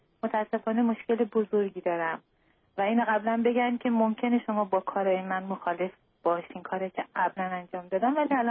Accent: Iran; moved away as an adult; 1.5 سال پیش از ایران از طریق ترکیه اومدیم اینجا

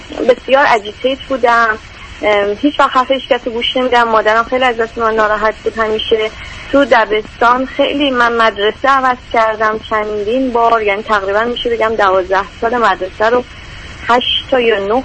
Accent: Iran; now in United States; من 8 سال خارج از کشورم، یعنی از ایران اومدم بیرون، 4-5 سال امریکا هست.

